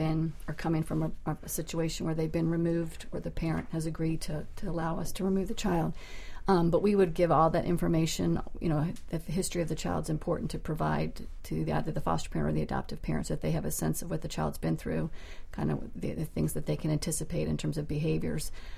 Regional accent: United States; I'm from Hamilton County.

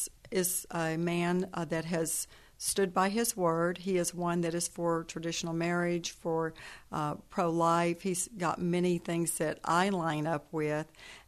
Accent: Texas, United States; also born or lived in Iowa; I was born and raised in Texas, if I sound a little bit different, but I've lived in Iowa for 25 years.

